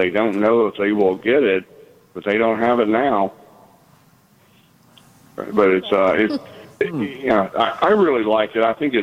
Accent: Tennessee, United States; Well, I'm originally from Northwest Tennessee, but I bought it down here.

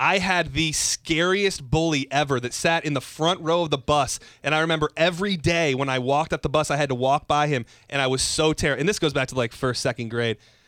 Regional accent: Lapeer, Michigan, United States; I mean, I rode the bus in a very small town. I grew up in Lapeer, Michigan.

